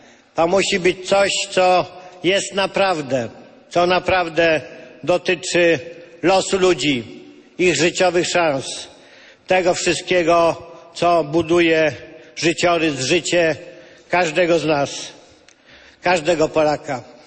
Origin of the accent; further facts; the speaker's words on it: Warsaw, Masovian Voivodeship, Poland; Ja mówię kurpie, bo tak się w Warszawie mówi, a ja z Warszawy